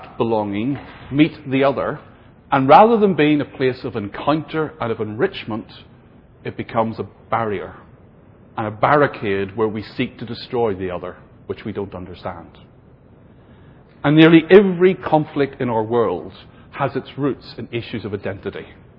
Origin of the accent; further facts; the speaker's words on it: Ireland; accent: Irish; now in England; now that I'm living in England, I realise how my Irish accent affects how I say the word power.